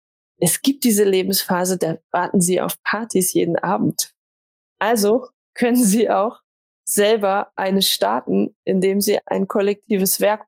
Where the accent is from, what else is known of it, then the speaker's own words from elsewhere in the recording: Berlin, Germany; Wir kommen natürlich auch aus Berlin und großen Städten.